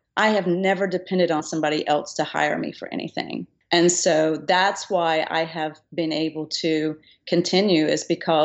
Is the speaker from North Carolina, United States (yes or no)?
yes; Pink Hill, North Carolina, United States; I move away from Pink Hill, my hometown, and I start getting this vibe that tobacco farming is bad.